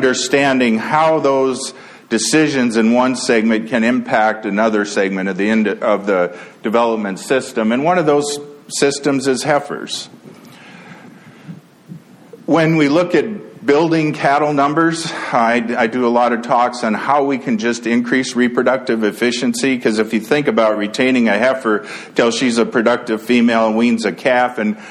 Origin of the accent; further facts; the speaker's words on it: North Dakota, United States; moved away; coming from North Dakota, make me a little bit nervous. And I tell people, I moved from North Dakota